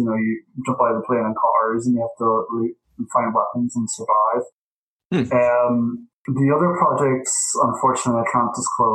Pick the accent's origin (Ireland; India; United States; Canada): Ireland; moved away as an adult; And then I moved over from Ireland to England to join them, and I worked there for the guts of a year.